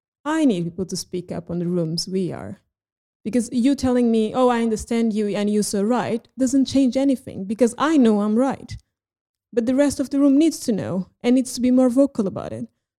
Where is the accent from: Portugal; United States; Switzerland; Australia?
Portugal; like a teenager growing up in Portugal